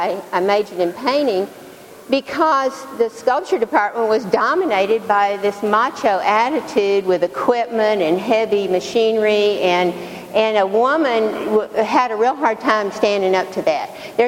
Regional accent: Tennessee, United States; now in Texas, United States; growing up in Tennessee and now living in Texas

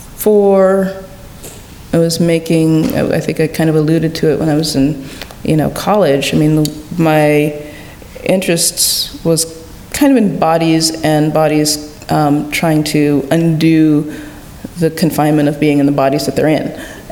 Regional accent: California, United States; I grew up partly in California, and I went to Martin Luther King Elementary School

